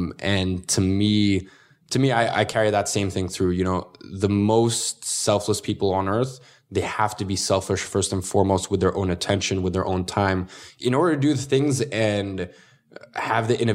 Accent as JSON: {"language": "English", "region": "Dagestan", "country": "Russia", "second_language": "English", "lives_now": "London, United Kingdom", "said": "No, originally from Russia. Have you ever seen Borat?"}